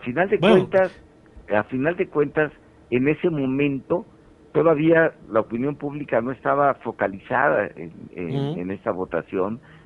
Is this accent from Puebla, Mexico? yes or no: no; Guerrero, Mexico; soy senador guerrerense